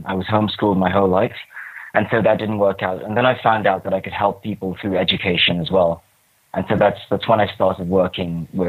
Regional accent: Ghana; I'm of Ghanaian German descent, born and bred in Ghana. And I'm a polyglot. I speak 9 languages.

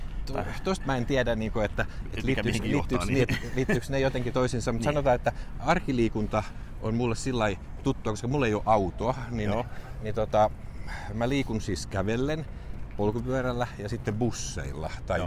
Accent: Nakkila, Satakunta, Finland; also born or lived in Ulvila; mähän siis olen tuolta Länsi-Suomesta kotoisin, en Tampereelta, vaan niin. Olen syntynyt Ulvilassa Porin lähellä ja sitten kukkeimman nuoruuteni vietin Nakkilassa

